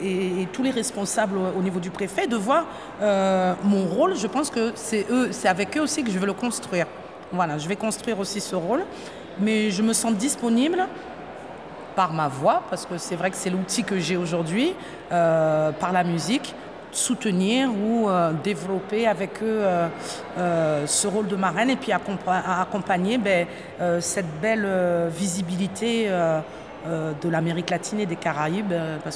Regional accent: Haiti; now in France; parce que je suis originaire de Haïti et que j'aime la mixité, l'ouverture, la culture

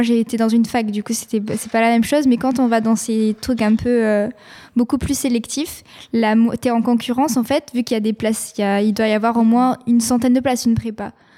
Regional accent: Montauban, Occitanie, France; je venais de Montauban, du coup j'étais prioritaire vu que c'était ma région.

